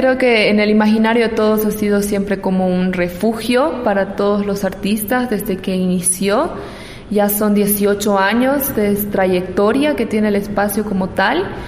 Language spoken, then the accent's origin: Spanish; Santa Cruz, Bolivia; now in La Paz, Bolivia; De Santa Cruz.